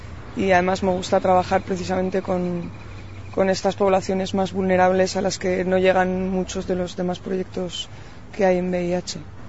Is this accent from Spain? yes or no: yes; Spain; Soy de España, pero trabajo aquí hace un año y medio más o menos.